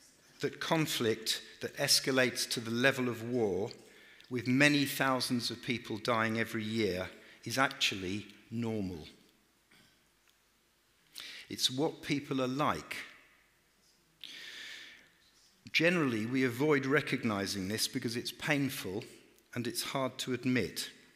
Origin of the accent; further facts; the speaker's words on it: England, United Kingdom; Yes, because we're English, right?